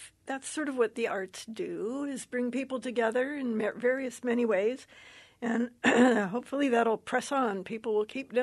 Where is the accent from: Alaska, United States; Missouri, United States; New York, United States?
Alaska, United States; Haines; When I grew up in Haines, there was always pie involved in the whole situation.